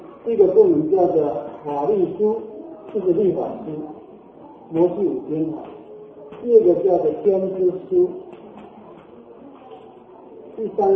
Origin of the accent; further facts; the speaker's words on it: China; 这是我们中国最大最大的宝藏，永远不能够推翻的东西